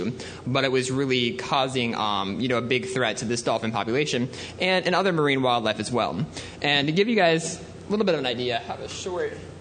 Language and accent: English; Florida, United States; growing up in Florida, I've always been around the ocean, enjoyed going to the beach